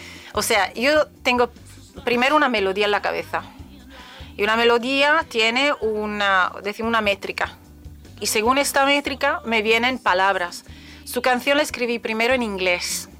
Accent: Milan, Lombardy, Italy; Spanish is a second language; Nacida en Milán, Milán, Milán. Soy milanesa del centro.

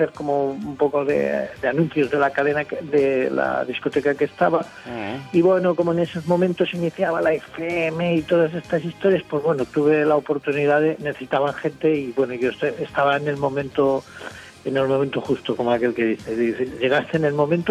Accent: Lleida, Catalonia, Spain; yo empecé en la cadena COPE en Lleida, pero yo soy de Lleida

